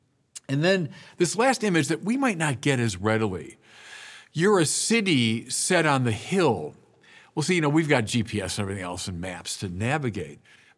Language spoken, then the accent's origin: English; United States; So my home country, how we kind of oscillate back and forth between extremes in a way.